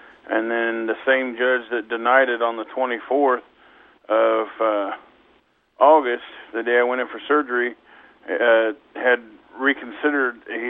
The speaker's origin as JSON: {"language": "English", "region": "Missouri", "country": "United States", "said": "yeah, we are from Missouri, and this is a show-me state."}